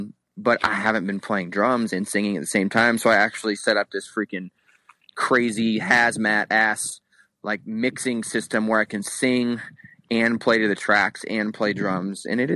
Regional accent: Florida, United States; like I'm from Florida, so like my skin and crap just can't – I can't hang, dude.

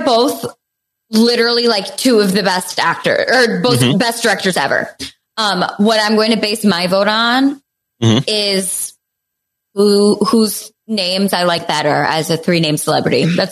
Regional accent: Detroit, Michigan, United States; I'm from Detroit, so

